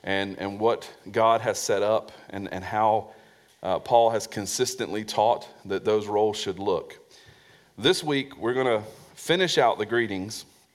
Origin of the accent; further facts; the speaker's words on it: the South, United States; I am from the South, and when it comes to the gospel, I want you to take what I say very seriously.